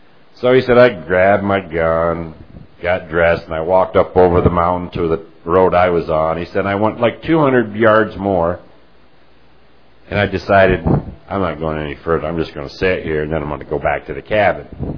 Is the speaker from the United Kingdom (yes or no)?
no; Ralston, United States; I'm originally from Ralston, which is the town.